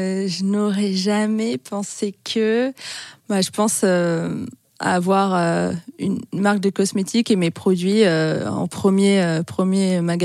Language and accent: French; Toulouse, Occitanie, France; now in Brittany, France; je suis même pas bretonne d'origine, je suis toulousaine.